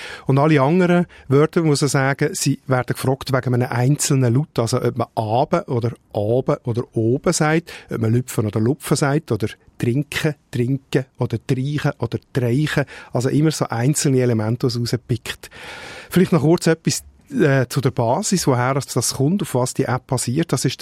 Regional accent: Nunningen, Solothurn, Switzerland; zu Nunningen, wo ich herkomme, sagt man eindeutig King, also hingen mit «ng». Ich habe mich da aber schon ein bisschen am Baseldeutsch angepasst und sage immer öfter «Kind».

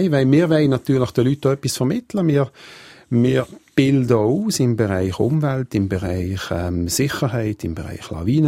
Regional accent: Bern, Switzerland; also born or lived in Graubünden / Ticino / Valais; Meine Mutter ist eine Holländerin. Aufgewachsen bin ich in Bern. Die letzten 25 Jahre habe ich aber im Schweizer Alpenraum gelebt, im Graubünden, im Tessin, im Wallis und jetzt im Berner Oberland. Und ursprünglich von meiner Vaterseite her bin ich Walser.

